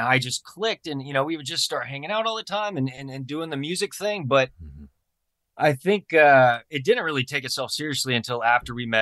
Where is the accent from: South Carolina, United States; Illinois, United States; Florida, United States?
Illinois, United States; Taylorville; born there; So I was adopted from Springfield or mm-hmm. Taylorville, Illinois. Taylorville, Spring. One of the two.